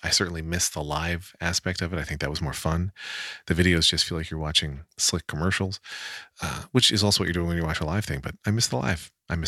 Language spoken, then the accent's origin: English; Wyomissing, Pennsylvania, United States; She's from Wyomissing. I'm from Wyomissing. That was the mall.